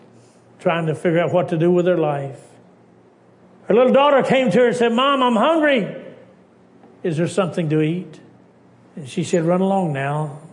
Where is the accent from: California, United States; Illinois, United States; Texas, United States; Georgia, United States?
Texas, United States; now in West Virginia, United States; I'm from West Virginia. I'm really from Texas, but I've lived longer in West Virginia than I ever lived in Texas. All my family live in Texas, but you go where God puts you.